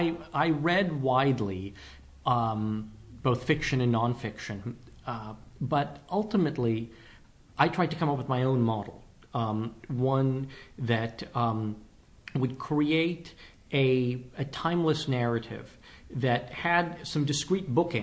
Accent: United States; And I felt, A, as an American, very disappointed.

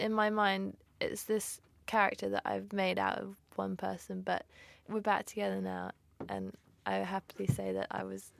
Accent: Hong Kong; because I grew up in Hong Kong.

